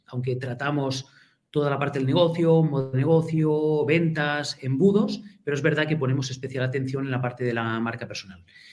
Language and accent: Spanish; Andorra; yo soy de Andorra, de toda la vida, nacido aquí.